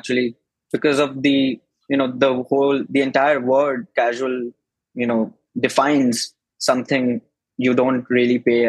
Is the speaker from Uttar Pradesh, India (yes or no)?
no; New Delhi, Delhi, India; because I come from New Delhi, which is a city in the northern part of India